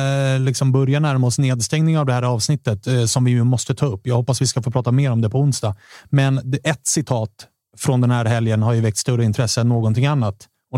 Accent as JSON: {"language": "Swedish", "town": "Stockholm", "region": "Stockholm County", "country": "Sweden", "said": "som vi stockholmare kan liksom håna att säga"}